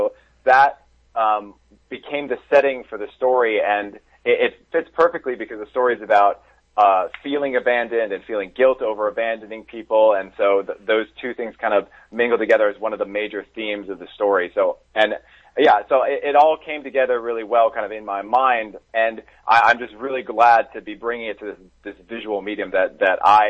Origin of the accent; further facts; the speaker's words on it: New Jersey, United States; moved away as an adult; now in California, United States; I grew up in New Jersey. I came out to California for college, and I've been here since then.